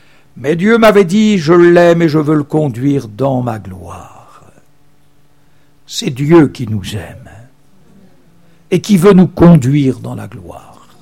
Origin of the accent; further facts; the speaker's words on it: Charleroi, Wallonia, Belgium; now in Nantes, France; Monsieur, je viens de Charleroi.